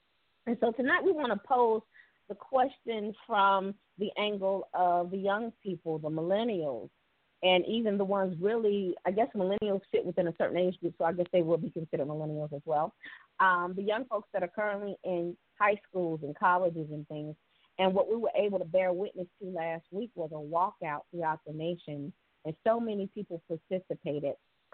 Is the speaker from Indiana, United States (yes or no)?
no; Tuskegee, Alabama, United States; if any of you all can make it to Tuskegee, Alabama, which is my hometown